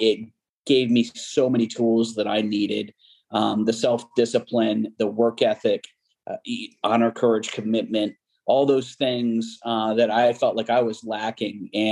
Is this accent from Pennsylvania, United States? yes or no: no; Mandeville, Louisiana, United States; as I was in Southeastern Louisiana University, close to where I grew up in Mandeville, Louisiana.